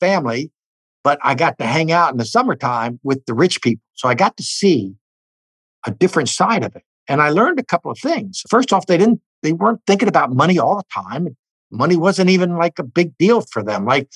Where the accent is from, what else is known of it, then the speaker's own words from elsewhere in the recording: Richmond, Virginia, United States; I grew up in Richmond, Virginia. And so for 10 years of my life, from 8 to 18, I got to go to the Country Club of Virginia